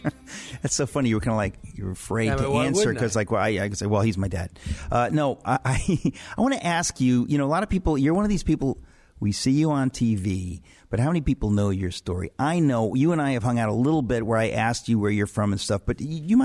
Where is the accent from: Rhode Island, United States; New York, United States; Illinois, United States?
New York, United States; Queens; born there; also born or lived in Danbury, Connecticut; Well, I was born in Queens.